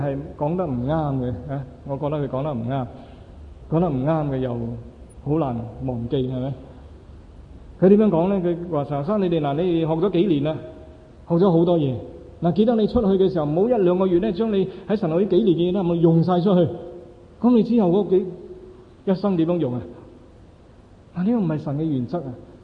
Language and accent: Cantonese; Hong Kong; 係我香港人好鍾意用嘅名車